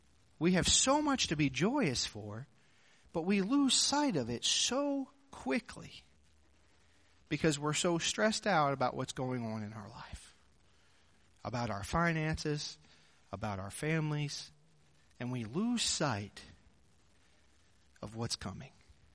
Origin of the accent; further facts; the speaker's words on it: Pennsylvania, United States; I grew up in Pennsylvania, and my dad was a pastor of a church that was about 30 people.